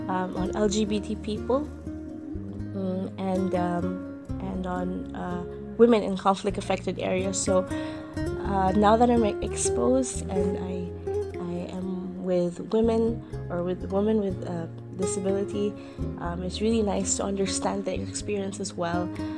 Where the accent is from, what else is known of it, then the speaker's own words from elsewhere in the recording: Philippines; I'm from the Philippines. I'm 26 years old and I work for the Women and Gender Institute in the Philippines.